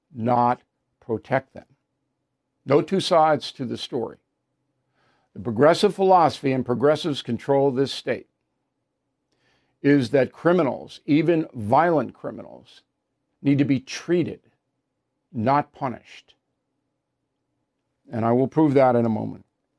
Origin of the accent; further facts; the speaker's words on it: New York, United States; As you know, I was raised on Long Island. I know this place as well as any human being knows it.